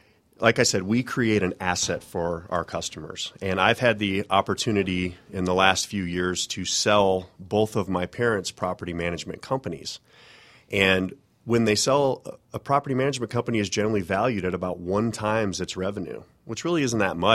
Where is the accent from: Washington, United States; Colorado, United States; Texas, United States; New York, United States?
Colorado, United States; now in Alpharetta, United States; I grew up in Colorado. I live in Alpharetta now, but my parents are both property managers, or they used to be.